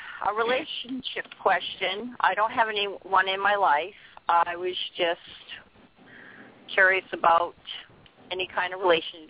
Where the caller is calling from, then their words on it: Maine, United States; I'm calling from Maine.